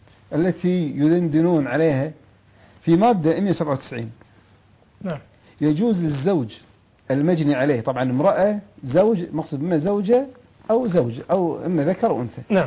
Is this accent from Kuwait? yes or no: yes; Kuwait; بعض القوانين الوضعية موجودة عندنا في الكويت.